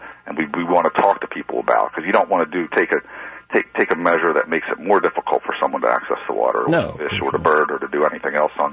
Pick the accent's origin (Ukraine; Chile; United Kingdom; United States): United States; Carroll County; My access as a kid growing up in Carroll County often involved crossing a barbed wire fence and dodging cows.